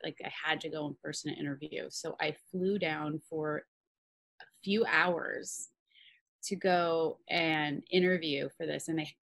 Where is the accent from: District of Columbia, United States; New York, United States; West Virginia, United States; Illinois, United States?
New York, United States; New York City; And I'm from New York City originally, so I wanted to go to a place where I wouldn't have to pay for room and board and I could be close to home.